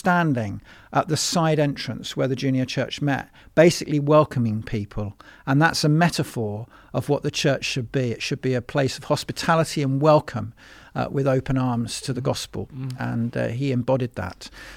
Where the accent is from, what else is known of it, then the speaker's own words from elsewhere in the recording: Forest Hill, London, United Kingdom; accent: South London; we had a big extended family in South London. I was brought up in Forest Hill, SE23. Ah. So I'm a South London boy and I can still turn on the accent